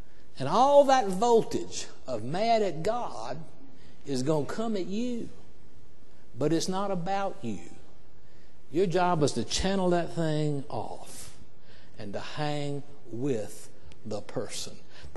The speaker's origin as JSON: {"language": "English", "country": "United States", "said": "Now, I love our country, and I'm an American, and I'm involved in civic life"}